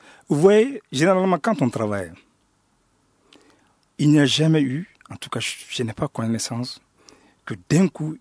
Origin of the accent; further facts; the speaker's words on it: Mali; Nous sommes tous des Maliens